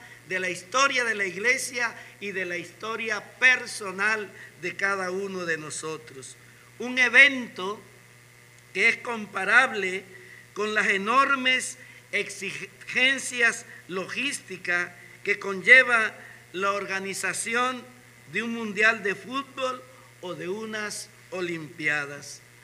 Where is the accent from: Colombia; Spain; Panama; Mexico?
Panama; como panameños, pequeños pero valientes como David